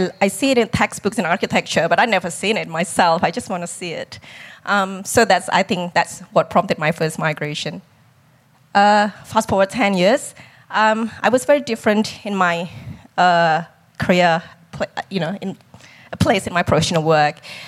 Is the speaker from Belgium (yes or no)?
no; Indonesia; growing up in Indonesia, if you are from that part of the world